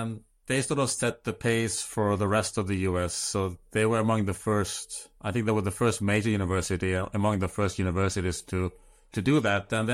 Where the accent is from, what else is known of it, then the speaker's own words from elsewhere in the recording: Sweden; English is a second language; Yeah, but I'm from Europe, from Sweden. So we don't. That's not part of my culture to do that.